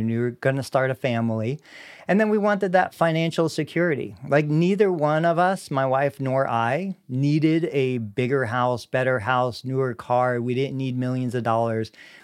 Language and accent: English; Sarasota, Florida, United States; I grew up down in Sarasota, Florida.